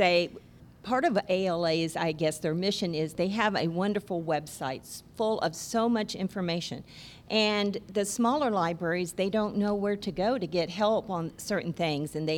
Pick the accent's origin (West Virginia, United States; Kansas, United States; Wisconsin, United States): Kansas, United States; Coffeyville; I'm Coffeyville, Kansas.